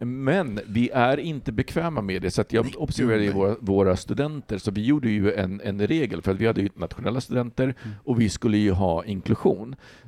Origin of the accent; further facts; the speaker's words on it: Poland; now in Sweden; Jag är polack.